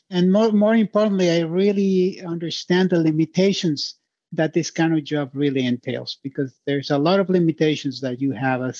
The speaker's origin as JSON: {"language": "English", "country": "Mexico", "tie": "born or raised there", "said": "I came from Mexico originally. And in Mexico at the time when I was growing up, the president was omnipotent."}